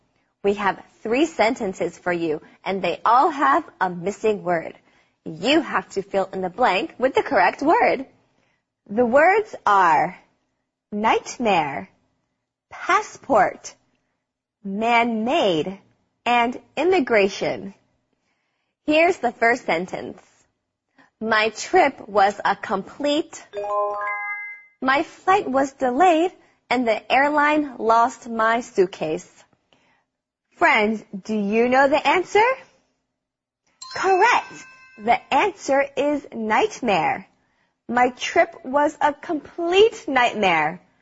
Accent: United States; I am an American, so I have an American passport.

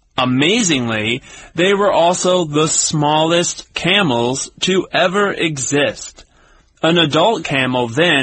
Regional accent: United States; I'm from the same country as you. In fact, my state is very close to your home state

